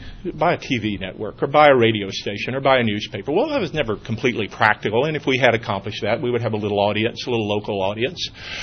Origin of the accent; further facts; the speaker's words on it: Alabama, United States; owns my hometown newspapers in Alabama, Birmingham News, Huntsville Times, Mobile Press Register.